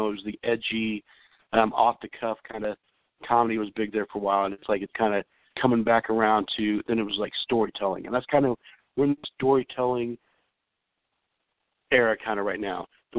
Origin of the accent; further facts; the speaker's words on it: Midwest, United States; now in Los Angeles, United States; I came from the Midwest and, you know, you come as a road dog.